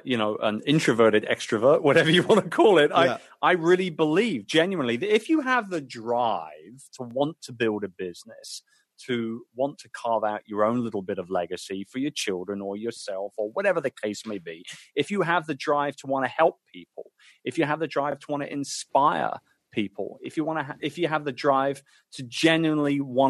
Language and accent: English; London, United Kingdom; in my hometown of London.